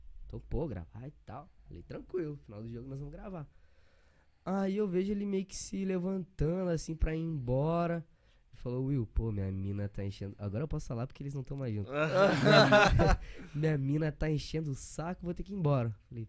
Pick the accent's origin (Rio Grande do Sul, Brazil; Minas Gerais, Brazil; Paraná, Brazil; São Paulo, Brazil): Rio Grande do Sul, Brazil; Porto Alegre; born there; Eu estava aqui um belo dia, em Porto Alegre, né? Minha cidade natal.